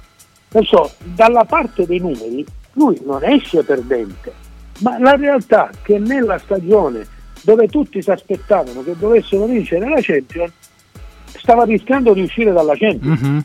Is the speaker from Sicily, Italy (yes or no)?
yes; Palermo, Sicily, Italy; anche se sono palermitano ma sono siciliano